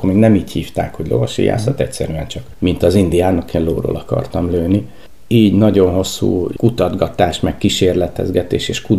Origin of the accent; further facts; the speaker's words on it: Budapest, Hungary; Én Budapesten nőttem fel, a második kerületben, a Rózsadombon. Nem azért, mert a szüleim oda lettek volna predesztinálva, hiszen egyszerű munkás emberek voltak, valamiért területileg mi oda tartoztunk, és én egy kulcsos gyerek voltam